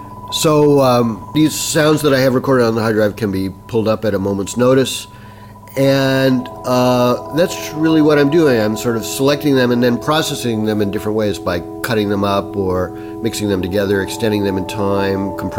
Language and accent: English; United States; now in Japan; As an American, a non-Japanese, one will always be an outsider in Japan in any endeavor.